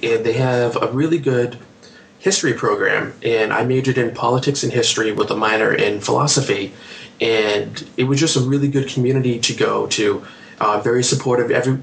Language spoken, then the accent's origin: English; Virginia, United States; born there; also born or lived in New England; And although I was born in Virginia, and am a transplant to New England, I really do consider myself a New Englander.